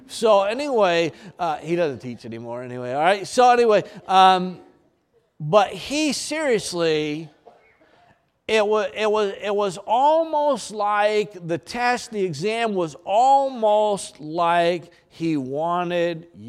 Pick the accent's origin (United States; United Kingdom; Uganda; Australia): United States; Maine; Isn't that beautiful? That's my home state. I'm really proud of it, all right?